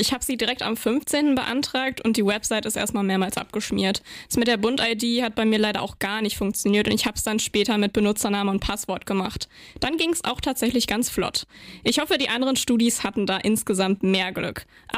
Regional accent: Jever, Lower Saxony, Germany; Also ich komme ja aus Jever

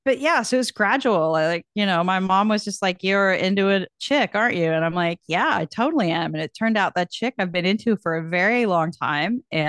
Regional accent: Kansas, United States; I grew up in Kansas. There were gay people around, but also growing up in the late 70s, early 80s

